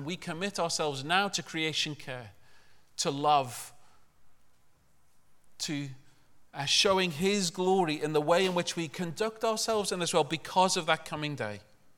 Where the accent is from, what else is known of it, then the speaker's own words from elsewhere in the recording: Liverpool, North West England, United Kingdom; When I grew up in Liverpool, the River Mersey was something you wouldn't even dream of putting a toe